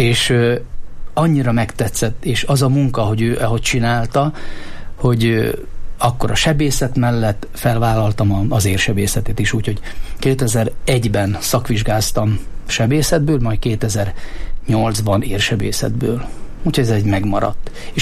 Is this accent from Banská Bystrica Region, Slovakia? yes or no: yes; Lučenec, Banská Bystrica Region, Slovakia; én Losoncról származom, Felvidékről